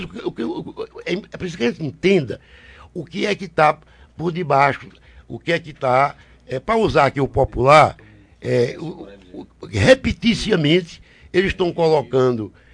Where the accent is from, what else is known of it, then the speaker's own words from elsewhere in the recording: Ingazeira, Pernambuco, Brazil; moved away; also born or lived in Tabira; eu mesmo saí de Ingazeira e meu pai mudou para Tabira em 1958, porque ele era funcionário público, teve que morar em Tabira.